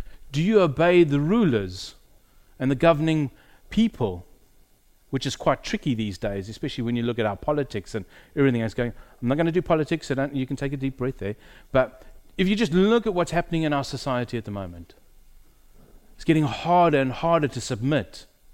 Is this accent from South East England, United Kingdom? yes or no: yes; Crawley, South East England, United Kingdom; I hail from Crawley side. I am a minister in training down there in Crawley, Elam.